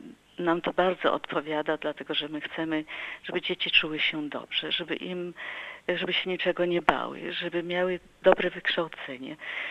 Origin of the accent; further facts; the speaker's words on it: Russia; bo ja wyrosłam w Rosji, gdzie nie było żadnych książek, nie było żadnych wtedy ani żadnych telewizji